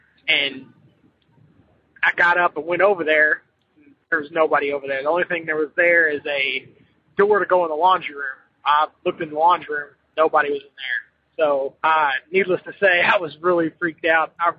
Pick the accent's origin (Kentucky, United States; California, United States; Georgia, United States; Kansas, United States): Kentucky, United States; Louisville; I'm from Louisville, Kentucky, and I had an experience when I was in high school.